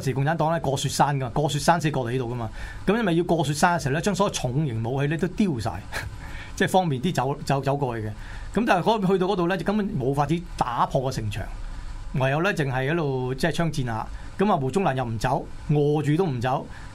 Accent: Hong Kong; 即係我哋香港人，我諗就諗唔到呢啲咁嘅情形啦。

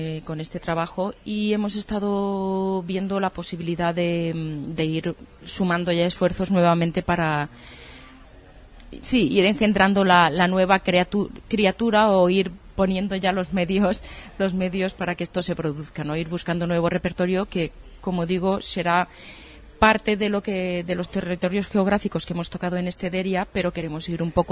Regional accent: Seville, Andalusia, Spain; born there; yo me considero profundamente bilingüe, es decir, no, aunque soy valenciana por ascendencia, aunque nacida, por ejemplo, en Sevilla, y el primer tiempo de mi vida hasta la adolescencia, pues el castellano fue el idioma corriente.

